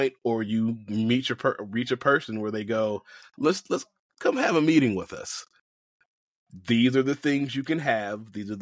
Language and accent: English; Atlanta, Georgia, United States; Like, I mean, I'm from Atlanta.